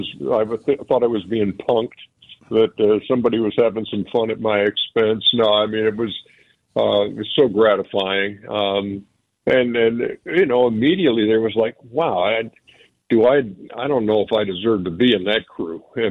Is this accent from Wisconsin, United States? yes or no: yes; Milwaukee, Wisconsin, United States; moved away; I sure remember growing up in Milwaukee, and I remember snow, and I remember North 68th Street